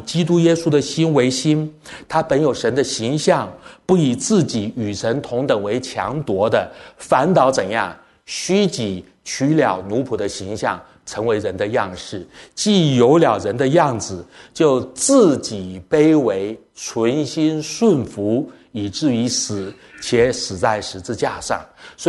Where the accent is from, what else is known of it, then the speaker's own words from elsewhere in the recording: Taiwan; 我从台湾来